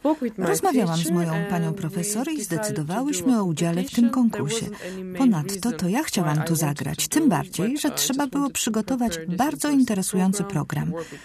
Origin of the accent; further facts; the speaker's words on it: Turkey; urodziłam się i wychowałam w Turcji.